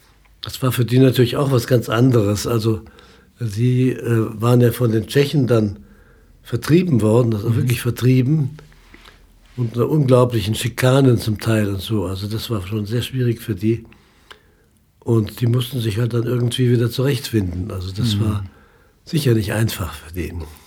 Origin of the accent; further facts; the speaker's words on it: Bavaria, Germany; Aber ich habe immer gesagt, ich bin zweisprachig aufgewachsen. Zu Hause wurde Hochdeutsch gesprochen und in der Schule natürlich Bayerisch.